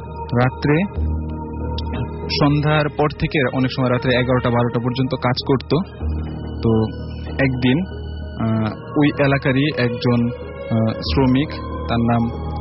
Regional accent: Madaripur, Dhaka Division, Bangladesh; আমাদের দেশের বাড়ি মাদারীপুর এর কালকিনি থানার

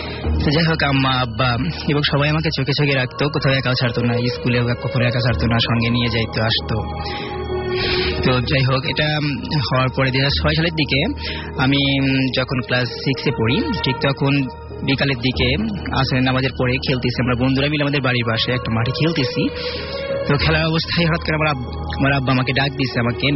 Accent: Sirajganj, Rajshahi Division, Bangladesh; now in Dhaka, Bangladesh; আমি আসছি মিরপুর 2 নম্বর থেকে, আমার হোম টাউন সিরাজগঞ্জ।

